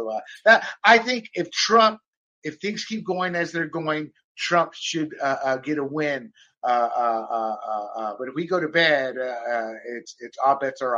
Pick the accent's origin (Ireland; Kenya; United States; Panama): Panama; And again, I come from Panama. A country where I saw two dictators dictate.